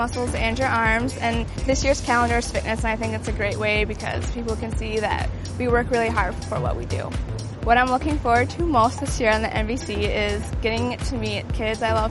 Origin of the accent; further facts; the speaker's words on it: Brooklyn Park, Minnesota, United States; I'm from Brooklyn Park, and this is my rookie season.